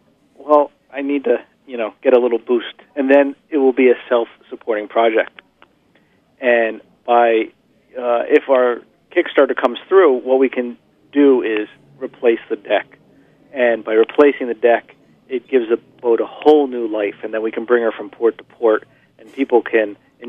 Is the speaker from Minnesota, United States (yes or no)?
no; Norwalk, Connecticut, United States; I grew up in Norwalk, Connecticut, right where these boats were ported.